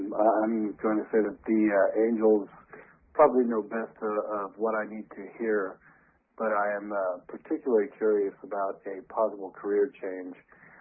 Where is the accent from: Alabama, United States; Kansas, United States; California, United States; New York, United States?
Kansas, United States; I'm from the United States.